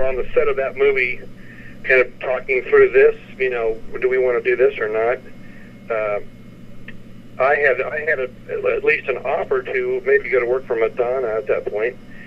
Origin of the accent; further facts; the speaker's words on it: Montrose, Colorado, United States; now in Nashville, United States; I was raised in Colorado, sort of southwestern Telluride, basically. And Montrose is a small town near there, and that's where I went